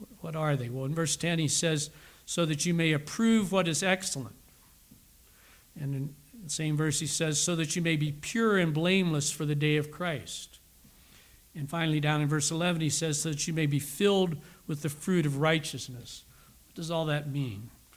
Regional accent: Pennsylvania, United States; I think sometimes of the church I grew up in back in Pennsylvania as a young boy, and I spent 21 years in that one church and with my parents and my brothers.

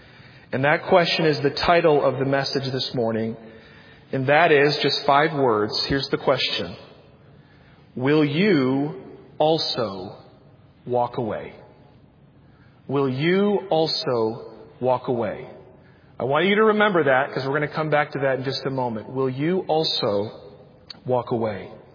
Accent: Michigan, United States; moved away as an adult; now in Atlanta, United States; I moved from where I grew up north in Michigan, all the way down south to Georgia, to the Atlanta, Georgia area

